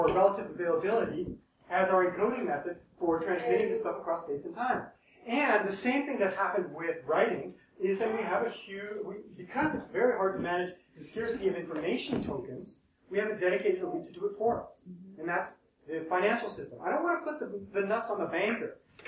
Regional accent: Ecuador; When I was growing up in Ecuador, I'd go into the marketplace

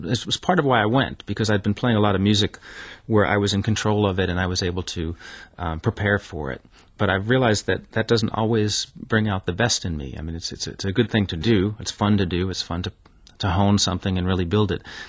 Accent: New York City, New York, United States; I grew up in New York City and fell in love with bluegrass and traditional, what we call traditional banjo music in the United States.

